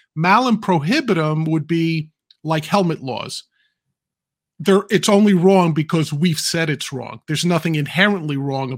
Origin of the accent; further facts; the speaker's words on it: Bronx, New York, United States; I also remember the height of the war on drugs growing up in the Bronx in the 70s.